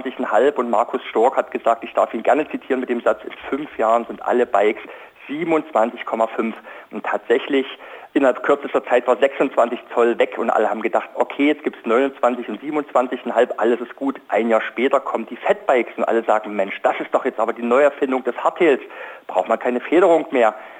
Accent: East Germany, Germany; Ich bin zum Beispiel in der DDR aufgewachsen

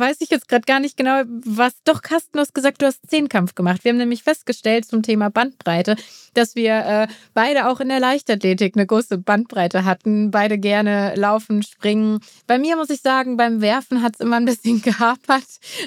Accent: Rhineland, Germany; Wir kommen beide aus dem Rheinland

